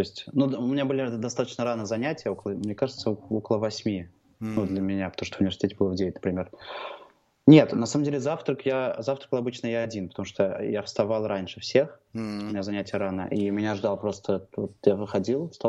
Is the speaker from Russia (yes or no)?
yes; Russia; То есть я приехал, понятно, из России